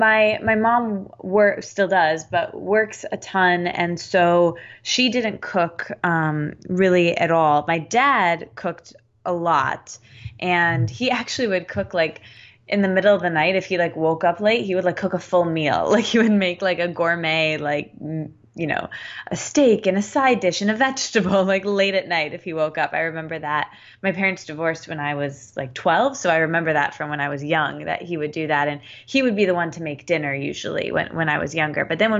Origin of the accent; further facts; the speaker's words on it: Midwest, United States; I'm Midwestern. I grew up in the Midwest, and I still live there now. Not where I grew up, but in the Midwest.